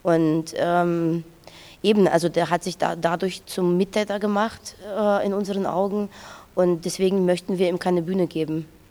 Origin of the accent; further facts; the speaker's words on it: Russia; now in Germany; Ich bin selber Russin und demonstriere viel